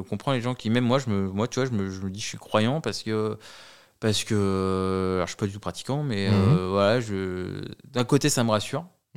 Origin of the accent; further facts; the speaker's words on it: Soissons, Hauts-de-France, France; De Soissons en Picardie.